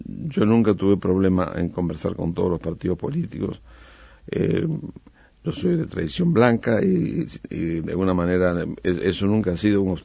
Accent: Uruguay; cuando estoy afuera yo me agrando cuando me digo que soy uruguayo

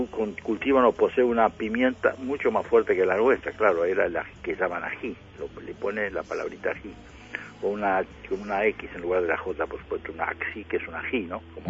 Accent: Uruguay; somos uruguayos

